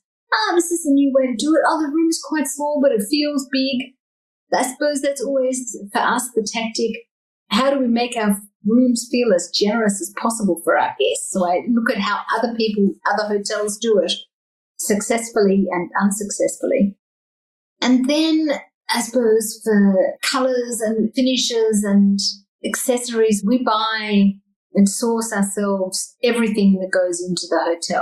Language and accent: English; Melbourne, Victoria, Australia; now in Germany; I find when I'm home in Australia, I come from Melbourne